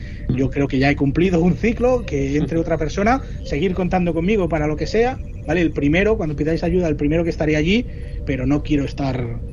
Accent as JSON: {"language": "Spanish", "town": "Figueres", "region": "Catalonia", "country": "Spain", "said": "Decir también que yo soy de Figueras, que es aquí casi tocando la frontera con Francia, aquí en Cataluña"}